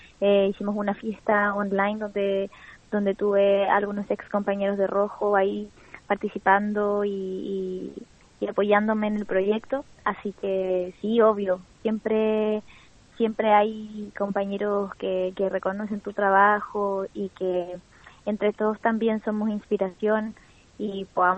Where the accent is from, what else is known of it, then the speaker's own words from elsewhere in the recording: Santiago, Santiago Metropolitan Region, Chile; Yo soy de Santiago, pero con todo esto tomé la decisión de venirme a pasar el encierro, digamos, acá con mi familia.